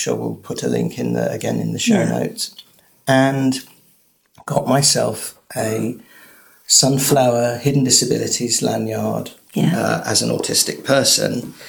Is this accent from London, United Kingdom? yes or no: yes; London, United Kingdom; And I live and I'm from London in England.